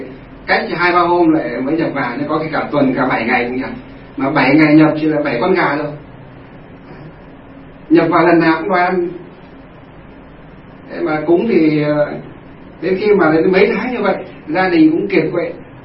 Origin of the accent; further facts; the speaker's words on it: Thanh Lương, Hòa Bình, Vietnam; ở trong quê của chúng tôi, ở trong Thanh Lương, Kim Bôi, Hòa Bình, bây giờ là Thanh Lương, Lương Sơn, Hòa Bình, ngay trong quê lên thôi